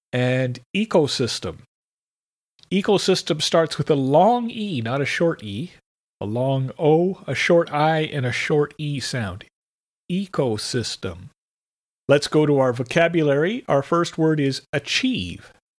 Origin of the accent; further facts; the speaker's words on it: Canada; For example, in my home country of Canada